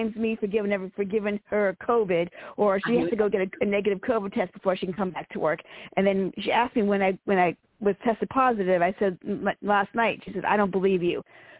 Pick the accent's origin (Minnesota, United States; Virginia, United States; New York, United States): Virginia, United States; I am from Virginia.